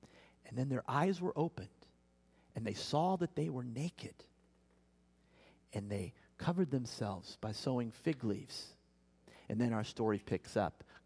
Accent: Kansas, United States; also born or lived in California; Most of you know, I grew up in Kansas, and so any body of water that was there, you could see across.

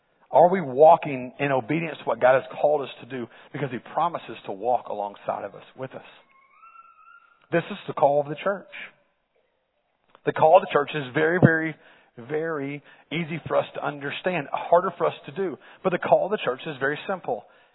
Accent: Dallas, Texas, United States; But I'm from Dallas. Go Chiefs.

